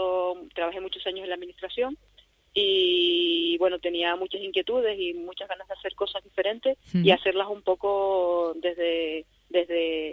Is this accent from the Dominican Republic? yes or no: no; La Laguna, Canary Islands, Spain; abrirla en La Laguna, que es pues de donde vengo y mi municipio, ¿no? Y mi ciudad.